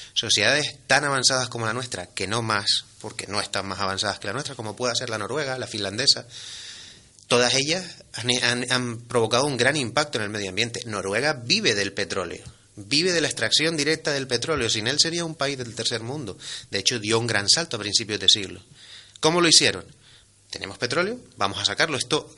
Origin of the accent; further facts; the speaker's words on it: Firgas, Canary Islands, Spain; no veo el agua Firga, que es de donde soy yo.